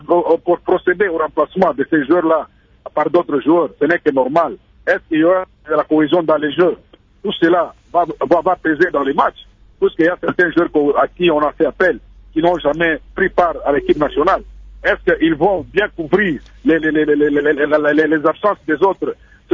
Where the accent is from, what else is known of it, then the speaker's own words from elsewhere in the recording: DR Congo; en tant que Congolais, je souhaite que la RDC puisse aller prendre part à la Coupe du Monde.